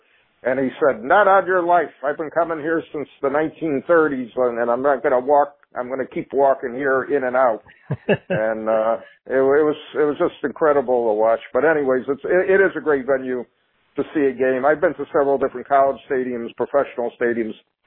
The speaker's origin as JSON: {"language": "English", "town": "North Branford", "region": "Connecticut", "country": "United States", "tie": "born or raised there", "said": "I grew up in North Branford, Connecticut"}